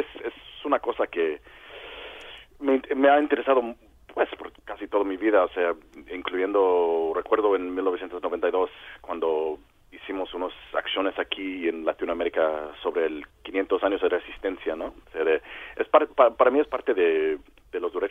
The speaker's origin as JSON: {"language": "Spanish", "town": "San Antonio", "region": "Texas", "country": "United States", "tie": "born or raised there", "said": "Mis abuelos eran inmigrantes en México y yo crecí en San Antonio, Texas, muy cerca de la frontera."}